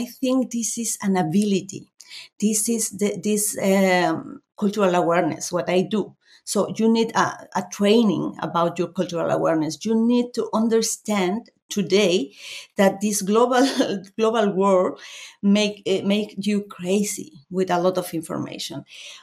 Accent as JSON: {"language": "English", "country": "Mexico", "second_language": "English", "said": "We come from Mexico. So in Mexico, we have this flexible and short-term planification."}